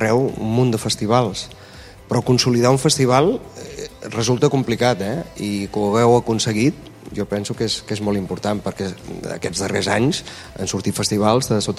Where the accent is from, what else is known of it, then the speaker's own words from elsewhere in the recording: Sabadell, Catalonia, Spain; per mi, jo crec que és, com a sabadellenc, per mi és molt important